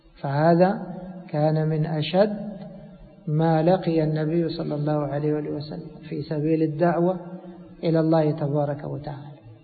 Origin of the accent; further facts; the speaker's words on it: Egypt; نحن عندنا في بلادنا مصر إذا زرعنا الرز أول ما يخرج أخضر تكون هذه خامة